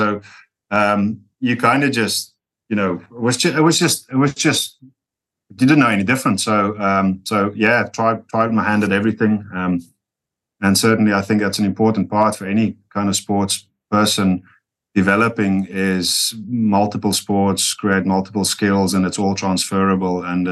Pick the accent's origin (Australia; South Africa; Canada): South Africa; Western Cape; I'm from the Western Cape originally, so Western Province would have been a firm favorite.